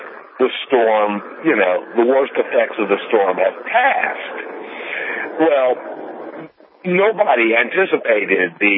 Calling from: Metairie, Louisiana, United States; Metairie, Louisiana, right outside of New Orleans.

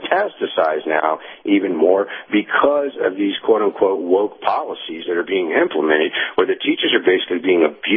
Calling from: Tennessee, United States; in East Tennessee.

